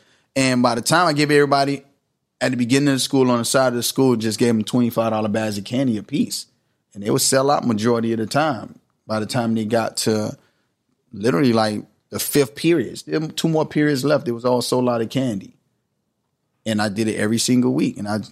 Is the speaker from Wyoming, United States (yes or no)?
no; Miami, Florida, United States; Kara City. It's in Miami.